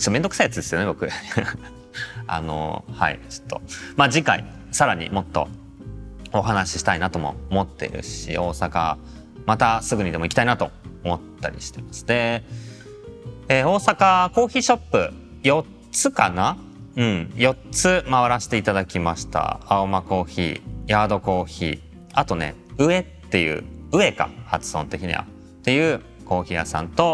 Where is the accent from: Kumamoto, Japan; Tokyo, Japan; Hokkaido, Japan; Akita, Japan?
Tokyo, Japan; 僕ね、まあ、東京生まれ東京育ちでなんですけど